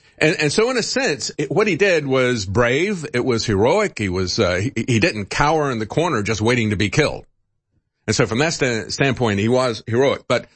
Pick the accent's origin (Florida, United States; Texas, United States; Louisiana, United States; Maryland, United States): Florida, United States; There's been other instances of people that I've known of growing up in Florida.